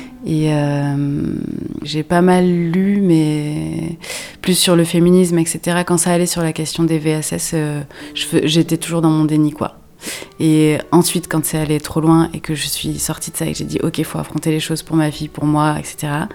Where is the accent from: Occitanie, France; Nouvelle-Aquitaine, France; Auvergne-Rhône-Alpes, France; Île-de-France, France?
Occitanie, France; Montpellier; also born or lived in Larzac; je suis originaire de vers Montpellier, entre Montpellier et Larzac quoi. C'était un milieu très rural. En fait en vrai j'ai grandi à Montpellier dans un squat jusqu'à mes 6-7 ans.